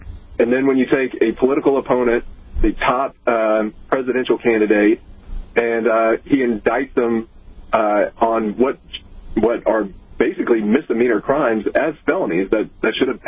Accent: Georgia, United States; especially in my hometown and rural North Georgia

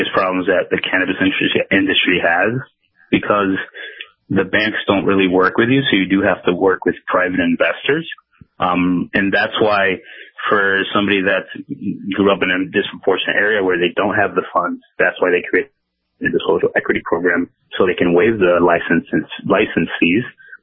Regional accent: Holyoke, Massachusetts, United States; I grew up in Western Mass in Holyoke, same as Ezra.

